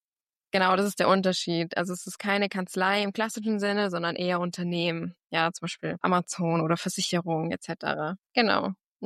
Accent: Baden-Württemberg, Germany; ich komme ursprünglich aus Baden-Württemberg, aus dem Schwarzwald. Vielleicht hört man es auch an der einen oder anderen Stelle.

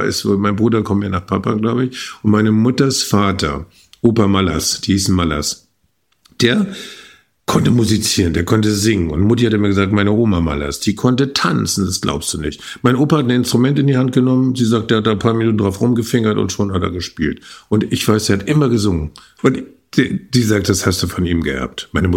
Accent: Börnsen, Schleswig-Holstein, Germany; Ich komme aus Börnsen. Börnsen ist eigentlich ein dänischer Name, ist aber unten an der Elbe. Wir liegen in der Geest, das heißt erhöht. Wir liegen eigentlich am Ufer des Urstromtals der Elbe.

